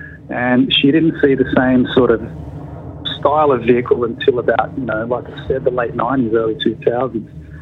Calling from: South Africa; I'm calling from South Africa.

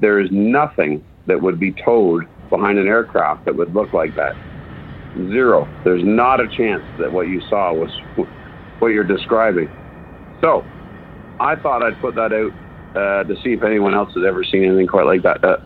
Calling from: East Gwillimbury, Ontario, Canada; Hey, I'm over in East Gwillimbury. It's a little bit north of Toronto.

